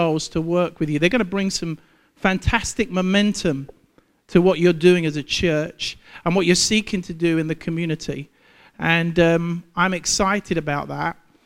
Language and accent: English; London, United Kingdom; now in United States; Because I'm actually a Londoner. That's where I was born and bred, East London.